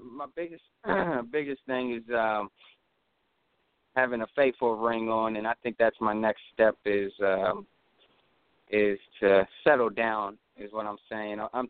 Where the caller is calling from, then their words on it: Indiana, United States; Oh, that's in Indiana.